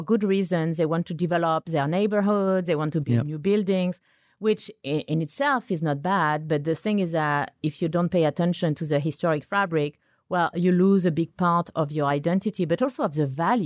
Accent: France; Like from my home country, you have La Sorbonne.

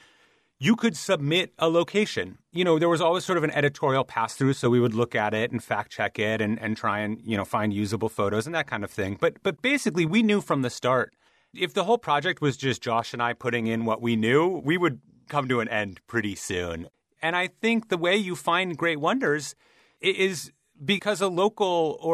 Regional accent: Midwest, United States; like, I'm from the Midwest, and every year I'd go to the Minnesota State Fair

